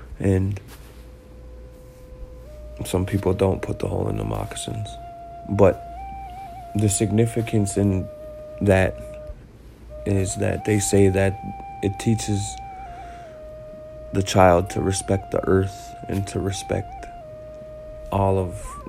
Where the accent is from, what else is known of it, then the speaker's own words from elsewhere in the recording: Leech Lake Reservation, Minnesota, United States; I am Bear Clan, and I am from the Leech Lake Reservation, sharing with you the rich history, teachings, traditions, and stories of the Ojibwe people